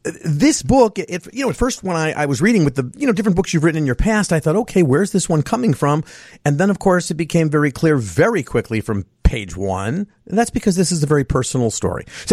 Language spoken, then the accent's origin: English; Skokie, Illinois, United States; I mean, I grew up in Skokie, as you did, and so we were surrounded by Holocaust survivors, all of my neighbors, everybody